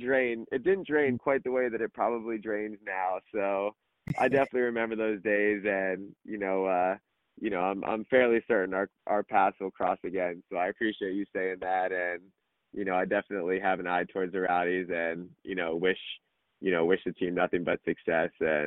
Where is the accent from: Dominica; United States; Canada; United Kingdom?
United States; Tampa, Florida; I got to do it in front of my hometown. I got to, you know, win a championship for Tampa and kind of help the club grow.